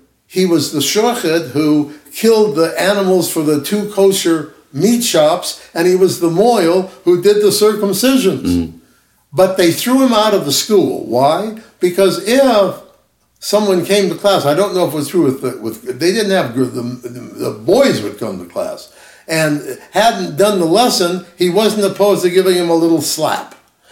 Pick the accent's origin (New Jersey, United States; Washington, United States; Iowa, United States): Iowa, United States; Ames; Now, when I grew up in Ames, Iowa, all of this is key to answering your question. When I went through school until I got into high school, I was the only Jew.